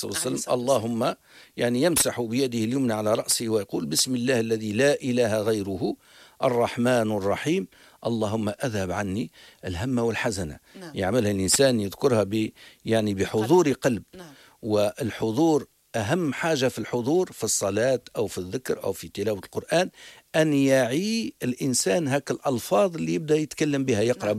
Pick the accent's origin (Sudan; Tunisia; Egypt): Tunisia; Djerba, Medenine; والله نعرف برشا من أنا من جربة جربي